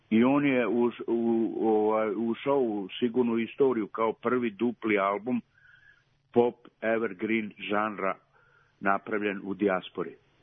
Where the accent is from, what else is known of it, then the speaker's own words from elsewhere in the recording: Serbia; now in United States; Ja sam Srbin, pravoslavac iz Srbije, koji živi u Americi.